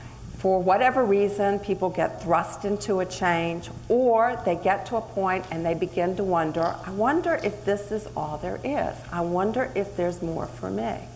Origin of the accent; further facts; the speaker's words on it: Delaware, United States; For those of you who may not know much about Delaware, I'm from Delaware.